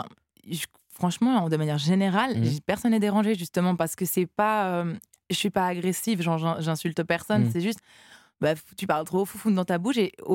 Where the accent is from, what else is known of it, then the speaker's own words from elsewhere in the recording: Switzerland; je suis une Suisse toujours à l'heure